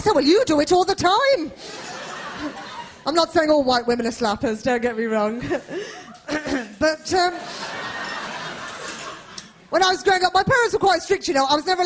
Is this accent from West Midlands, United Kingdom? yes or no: yes; Birmingham, West Midlands, United Kingdom; When I was growing up in Birmingham, I saw graffiti once in big letters.